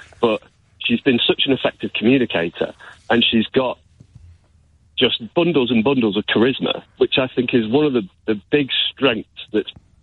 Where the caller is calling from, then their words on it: Stockport, North West England, United Kingdom; I'm from Reddish in Stockport, actually.